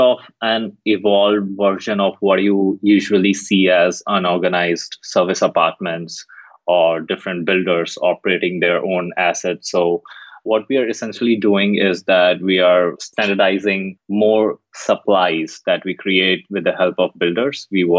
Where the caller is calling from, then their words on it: Gurgaon, Haryana, India; I'm talking from Gurgaon in India. Yeah, it's 11:40 p.m.